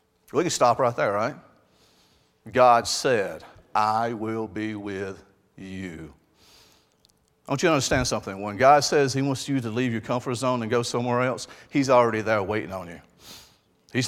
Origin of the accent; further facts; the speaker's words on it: Alabama, United States; Even though I am from Alabama, we did have dirt roads, but we did have paved roads, and we had indoor plumbing, and we wore shoes.